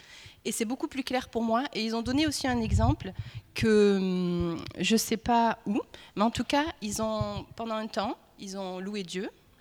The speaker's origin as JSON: {"language": "French", "country": "France", "said": "Et c'est vraiment qui on est, les Français. On est ça."}